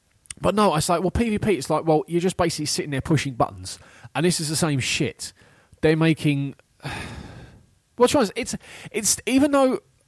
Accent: London, United Kingdom; I'm from London.

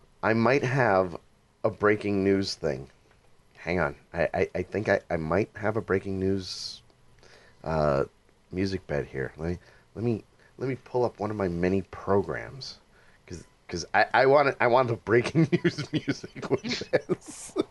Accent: New York, United States; Yeah, she's from up in Boston. All right, as a New Yorker. All right.

